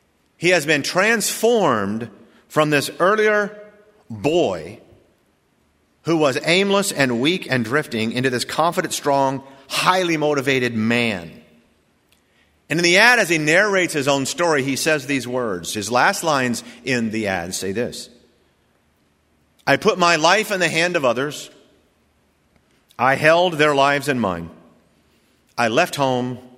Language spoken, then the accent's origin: English; Norfolk, Virginia, United States; born there; sure, I was born in Norfolk, Virginia, but I'm being made in heaven.